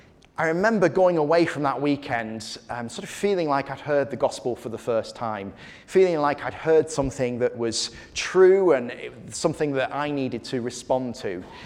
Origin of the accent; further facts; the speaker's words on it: Preston, North West England, United Kingdom; So I grew up in Preston. I still attend church in the middle of Preston now, up in Lancashire. I live just the other side of the River Ribble now, in a little town